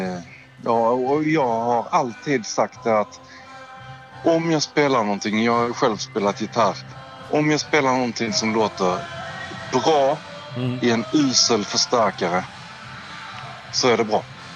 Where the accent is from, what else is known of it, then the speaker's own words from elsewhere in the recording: Bromölla, Skåne, Sweden; now in Malmö, Sweden; Vi är ju från Bromölla.